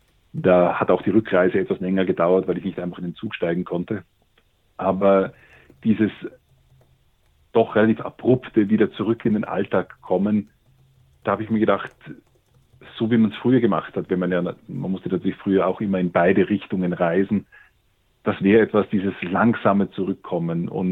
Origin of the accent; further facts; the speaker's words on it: Austria; von meiner Heimat in Österreich aus.